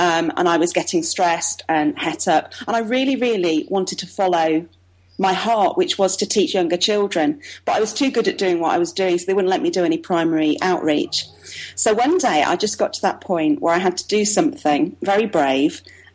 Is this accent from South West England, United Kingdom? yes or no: no; Sutton Coldfield, West Midlands, United Kingdom; now in Switzerland; I am not Swiss. I come from, I was born in Sutton Coldfield, right in the middle of England. Although I have to claim, as I'm talking to Scotsmen, my mother is from Glasgow. So I'm very proud of the fact I'm half Scottish.